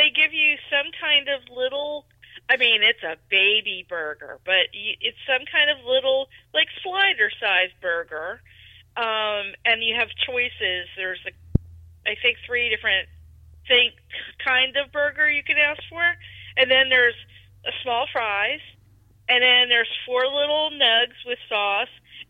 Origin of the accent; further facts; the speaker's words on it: United States; No, I'm an American. I know how this goes.